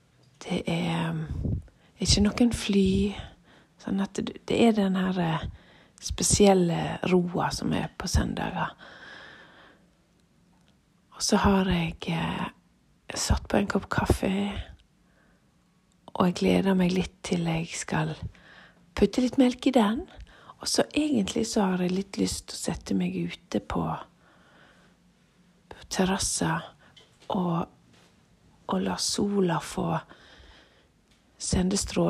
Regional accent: Måløy, Vestland, Norway; Sånn som jeg ofte gjorde når jeg var jentunge og badet på Revitja hjemme i Måløy.

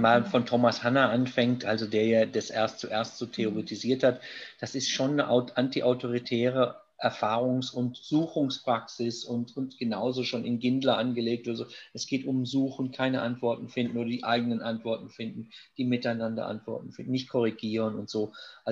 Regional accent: Germany; moved away as an adult; now in United Kingdom; Und ich meine, ich bin Deutscher, ich lebe seit 1982, nicht immer die ganze Zeit, aber die meiste Zeit in Großbritannien.

